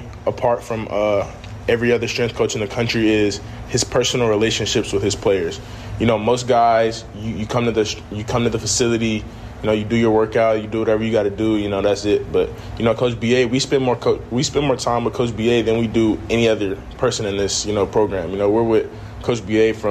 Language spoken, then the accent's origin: English; Texas, United States; Like I said, I'm from Texas. It's good being back down here.